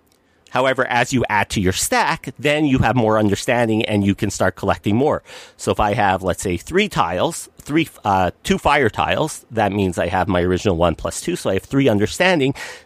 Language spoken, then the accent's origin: English; Canada; I'm just going to go by the Kickstarter page because it lists things in Canadian, because, hey, we're Canadian.